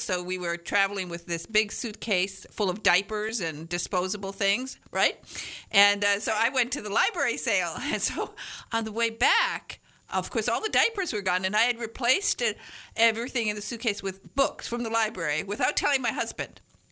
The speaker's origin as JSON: {"language": "English", "region": "Michigan", "country": "United States", "said": "And, of course, I'm from northern Michigan"}